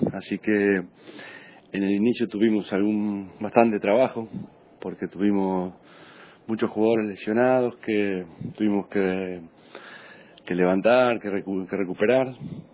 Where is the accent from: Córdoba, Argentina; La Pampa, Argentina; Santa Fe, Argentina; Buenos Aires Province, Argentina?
Buenos Aires Province, Argentina; San Antonio de Areco; extrañando a la familia, extrañando a la gente de Areco, mi pueblo, mucho.